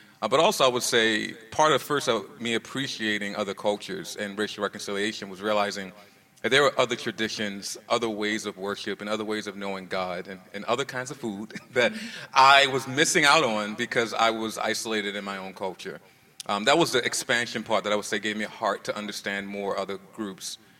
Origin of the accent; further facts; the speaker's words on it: Baltimore, Maryland, United States; Growing up in South Baltimore in a community that was predominantly African-American